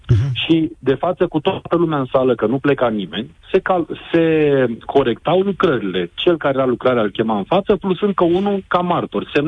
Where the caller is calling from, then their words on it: Bucharest, Romania; sunt din București.